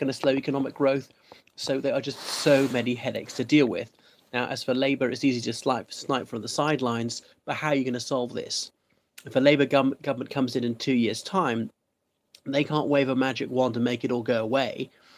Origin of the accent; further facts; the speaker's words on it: Ireland; from Ireland.